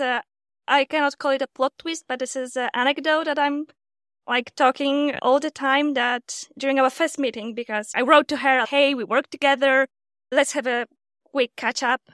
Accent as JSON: {"language": "English", "country": "Poland", "lives_now": "Indonesia", "said": "I'm from Poland. And I'm happily here in Bali."}